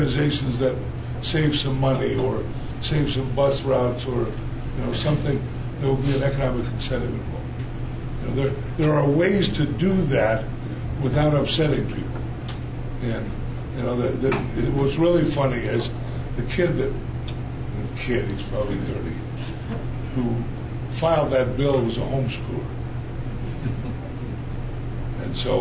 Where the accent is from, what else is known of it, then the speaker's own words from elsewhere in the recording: Chillicothe, Missouri, United States; There are people that won't vote for me in Trenton because I'm from Chillicothe.